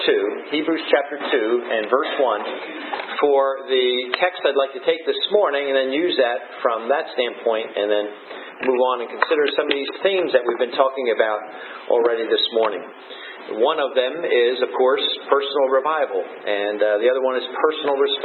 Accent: New Jersey, United States; Growing up on the Jersey Shore, as I have all my life, it was a common thing for us to be on the water, at the water's edge all the time

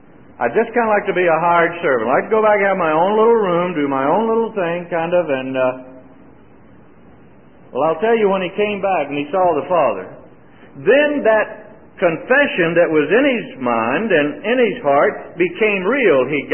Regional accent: Mississippi, United States; The church I was raised in Mississippi called them revival meetings.

